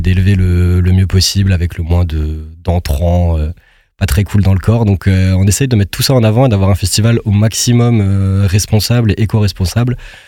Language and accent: French; Mulhouse, Grand Est, France; On est des Mulhousiens 100%.